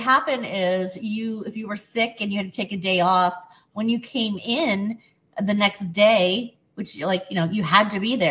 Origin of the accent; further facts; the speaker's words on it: Conklin, New York, United States; my studio growing up in Conklin was just more of a, you know, we had to take ballet.